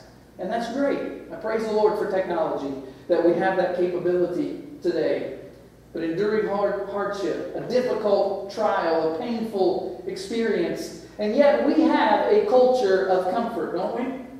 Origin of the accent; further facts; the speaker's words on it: Ohio, United States; We had one when I was a kid growing up in Ohio